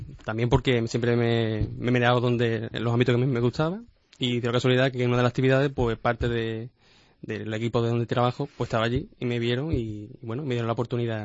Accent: Andalusia, Spain; Como bien sabéis, soy de Guadalhorce y agricultor

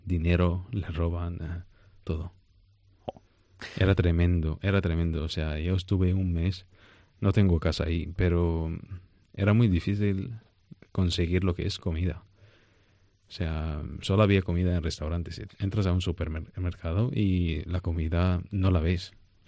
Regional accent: Venezuela; born there; also born or lived in Syria; Salgo a Venezuela, digo, voy a volver a mi país natal.

